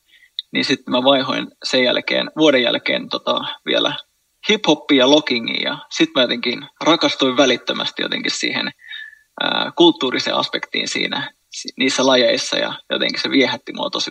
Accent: Helsinki, Uusimaa, Finland; Mä oon helsinkiläinen 29-vuotias tanssija, koreografi, esiintyjä, katutanssin ammattilainen.

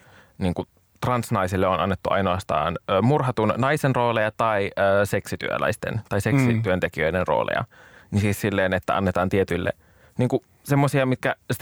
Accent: Vantaa, Uusimaa, Finland; mä oon itse kotoisin Länsi-Vantaalta

